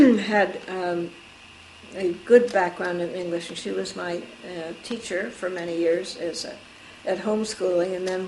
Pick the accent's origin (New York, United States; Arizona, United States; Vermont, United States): Vermont, United States; Barre; born there; I was born in Vermont, in Barre, Vermont, which was my father's home, and November 1st, 1923. We were on furlough. My family were missionaries in China.